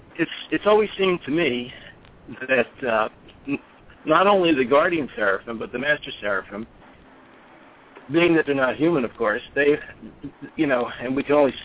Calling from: Maryland, United States; I'm calling from Washington, D.C. area, Maryland. Pretty much the same area Neil's in.

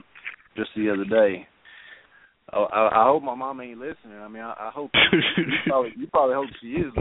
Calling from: Arkansas, United States; Way down here in Arkansas.

